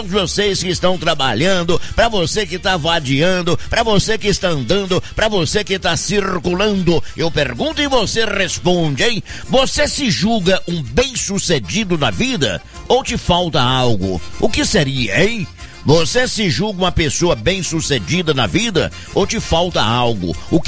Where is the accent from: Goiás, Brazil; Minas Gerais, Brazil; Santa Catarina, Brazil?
Goiás, Brazil; Formosa; Eu só lembro da minha infância lá em Formosa, 12, 13, 14, 15 anos de idade.